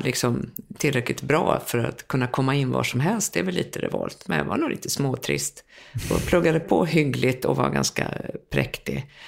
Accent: Sweden; born there; first language Swedish; Och vi längtade alltid i Sverige när vi bodde utomlands. Men lite konstigt är det att vara... Ja, jag är född i Sverige och svenska som modersmål och allting.

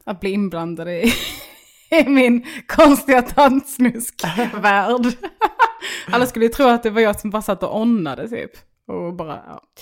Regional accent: Bjärnum, Skåne, Sweden; now in Stockholm, Sweden; För jag växte upp i Bjärnum.

